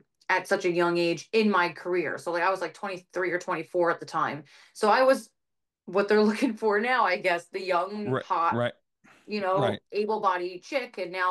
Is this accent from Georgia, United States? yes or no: no; Belleville, New Jersey, United States; I am from Belleville, New Jersey, which is outside of New York City.